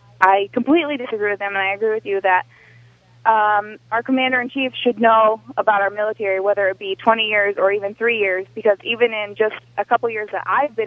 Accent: Maine, United States; now in Hawaii, United States; and I'm from the East Coast. I'm from Maine.

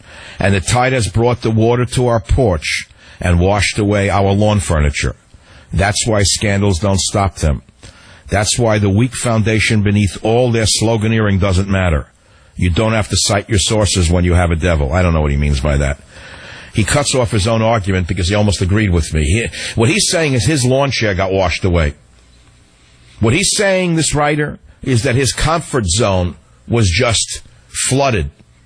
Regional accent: San Francisco, California, United States; KSFO in my hometown of San Fran.

